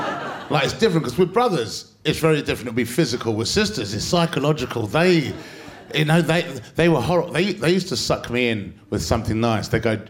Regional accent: London, United Kingdom; I came up here in 2019 and I'm from North London.

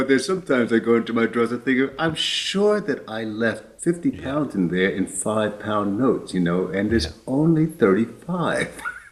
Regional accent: Englewood, New Jersey, United States; The second confession, I went back to my hometown in Englewood, New Jersey, and I was going to visit my high school.

